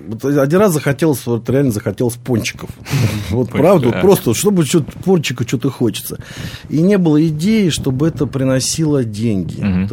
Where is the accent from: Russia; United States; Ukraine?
Russia; Moscow; moved away as an adult; кому в Москве, я москвич, mm-hmm. кому в Москве нужен штурман дальнего плавания.